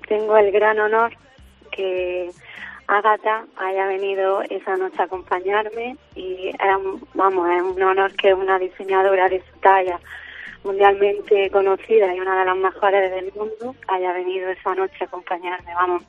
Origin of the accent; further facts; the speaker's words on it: La Herradura, Andalusia, Spain; yo soy de aquí de La Herradura, de toda la vida, me nací aquí, me criaba aquí